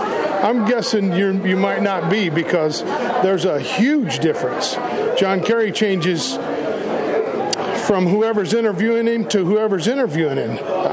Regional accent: San Antonio, Texas, United States; From San Antonio.

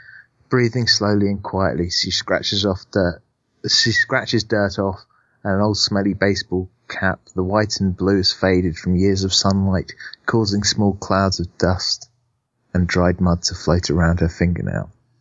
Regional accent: United Kingdom; let's face it, I'm British and I have a stiff upper lip.

